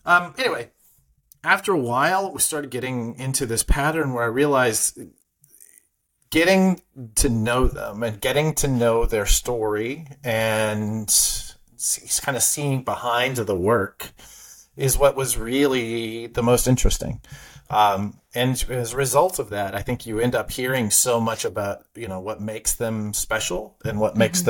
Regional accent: Texas, United States; also born or lived in California / New York; now in Brooklyn, United States; I'm a kid from Texas who lived in California and then New York.

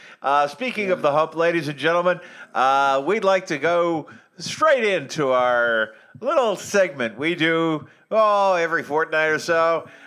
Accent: Boston, Massachusetts, United States; I come from Boston. We call off school.

